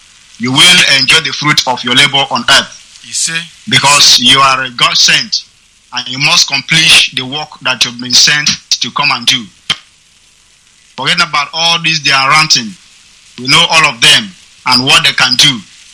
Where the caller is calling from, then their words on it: Abakaliki, Ebonyi, Nigeria; I'm calling from Abakaliki province of Biafra land.